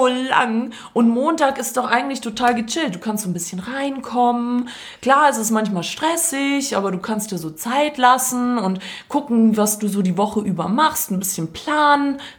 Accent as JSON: {"language": "German", "town": "Stuttgart", "region": "Baden-Württemberg", "country": "Germany", "said": "Ich so, ja, woher kommen Sie denn? Und sie so, ja, da Reutlingen, die Ecke. Und ich so, ja, hier Stuttgart."}